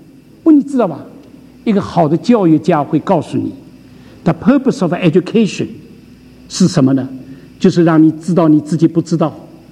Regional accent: China; 我们中国人老人常常这样讲，年轻人不知道天多高地多厚

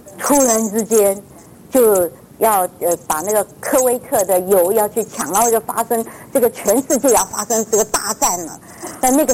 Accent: Taiwan; now in United States; 我说像我们在台湾女孩子都拿过枪了

